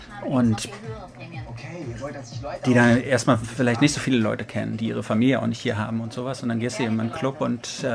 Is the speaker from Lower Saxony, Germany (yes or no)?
no; Berlin, Germany; ich bin aus Berlin.